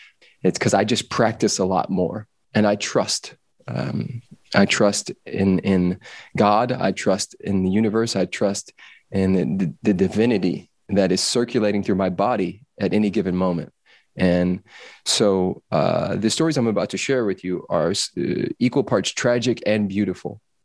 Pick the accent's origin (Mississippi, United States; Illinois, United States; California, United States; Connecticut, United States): California, United States; Los Angeles; born or raised there